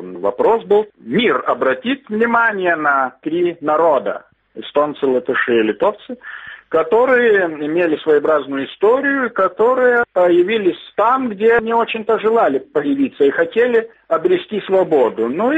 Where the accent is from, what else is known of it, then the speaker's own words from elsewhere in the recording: Lithuania; Я рядовой литовец, если так можно сказать.